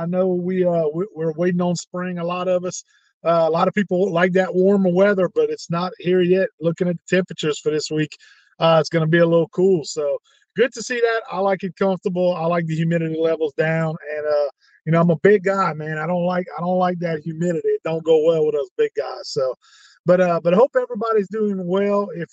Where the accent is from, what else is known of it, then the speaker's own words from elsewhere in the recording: Gonzales, Louisiana, United States; right here in my hometown of Gonzales, Louisiana, where I reside at now.